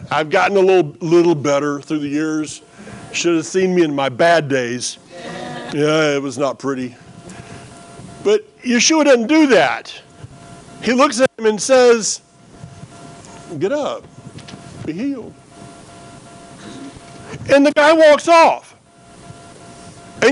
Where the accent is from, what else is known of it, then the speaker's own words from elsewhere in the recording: the South, United States; and by the way, I know I'm from the South, but I'm not going to eat bacon anymore.